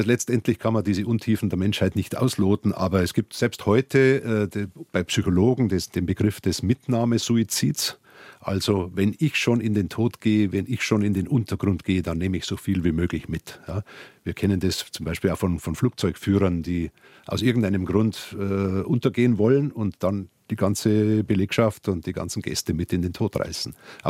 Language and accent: German; Bavaria, Germany; ich bin ja aufgewachsen im Landkreis Dachau zumindest, in einem Bauernhof, großen Bauernhof, in der Nähe der heutigen Gedenkstätte